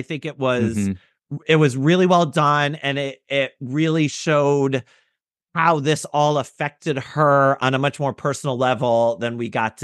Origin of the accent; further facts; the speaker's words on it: Connecticut, United States; from my home state of Connecticut.